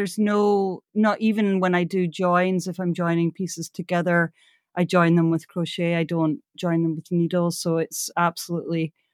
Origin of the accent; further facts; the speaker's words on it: Glasgow, Scotland, United Kingdom; So I'm from Glasgow, Scotland, and grew up there in the 70s